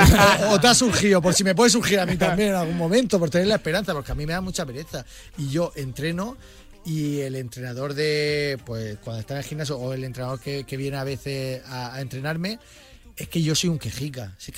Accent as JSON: {"language": "Spanish", "town": "Bilbao", "region": "Basque Country", "country": "Spain", "said": "Yo soy de Bilbao, soy del norte"}